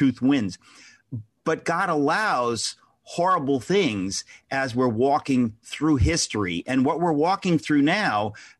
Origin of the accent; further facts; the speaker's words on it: United States; It makes me very angry as an American when we allow this kind of thing to creep in.